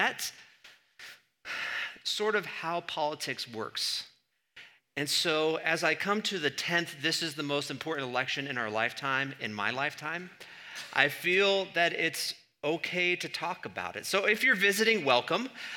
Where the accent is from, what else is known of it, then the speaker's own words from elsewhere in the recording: Washington, D.C. area, United States; I grew up in Washington, right outside of Washington, D.C.